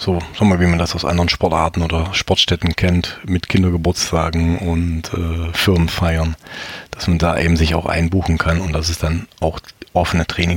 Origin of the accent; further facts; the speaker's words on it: Baden-Württemberg, Germany; ich komme ursprünglich aus Baden-Württemberg